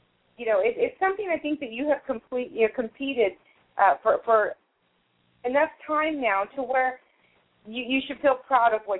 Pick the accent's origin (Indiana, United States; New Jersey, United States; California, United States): California, United States; San Diego; I grew up in San Diego.